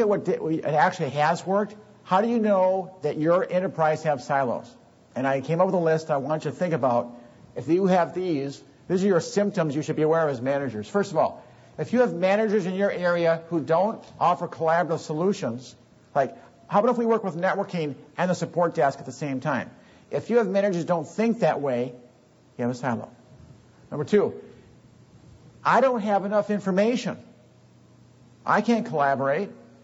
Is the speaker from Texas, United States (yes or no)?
no; Wisconsin, United States; And I'm from Wisconsin, so I know silos.